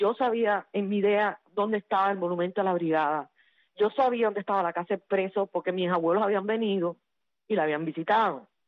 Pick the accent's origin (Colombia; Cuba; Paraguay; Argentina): Cuba; moved away as an adult; now in Miami, United States; y dejé a mi abuela en Cuba, y el padre de mi hijo. Pero yo vine y yo renací